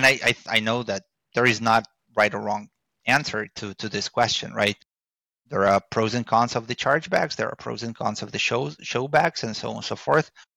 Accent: Montreal, Quebec, Canada; And it's funny, I'm from Montreal.

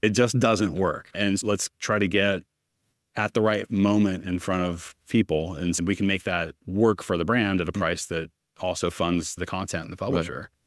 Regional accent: Ventura, California, United States; So part of this is how I justify deciding to start a company in my hometown.

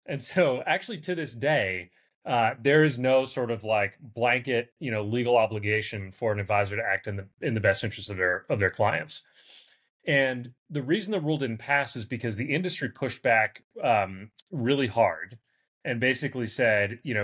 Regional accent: Boston, Massachusetts, United States; So I grew up in Boston, as you said, and my plan all along was to go and work on Wall Street.

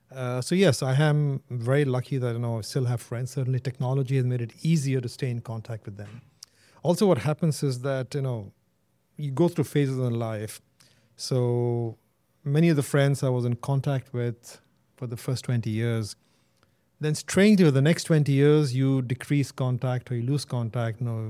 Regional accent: India; moved away as an adult; now in United States; And I remember when I moved from India to the US as a student, the biggest learning I had was not necessarily about American culture.

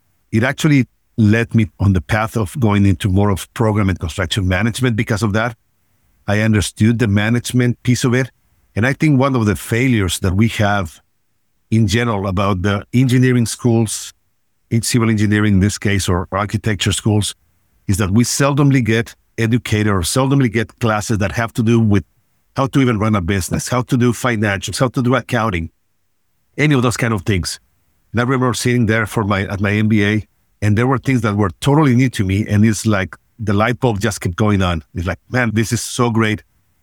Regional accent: Mexico; Okay. So I was born in Mexico, grew up in Mexico

